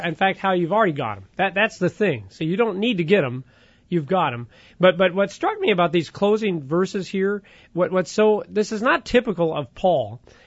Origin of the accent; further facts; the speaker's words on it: New Athens, Illinois, United States; I'll say New Athens, but then immediately I'll say, you know, which is right outside of St. Louis, because nobody knows where New Athens is.